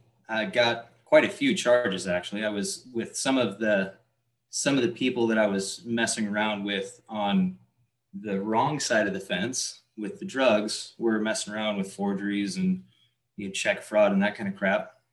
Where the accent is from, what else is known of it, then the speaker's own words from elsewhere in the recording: Graham, Washington, United States; also born or lived in Puyallup; I was born in Puyallup, Washington, which, you know